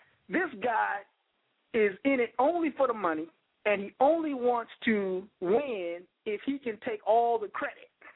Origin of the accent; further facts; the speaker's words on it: Texas, United States; I was born in Texas. I'm a West Texas native.